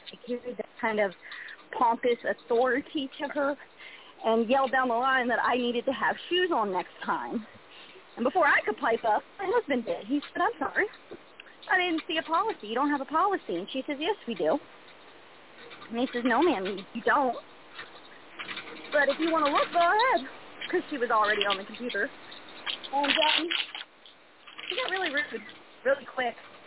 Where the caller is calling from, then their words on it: South Carolina, United States; I'm in South Carolina.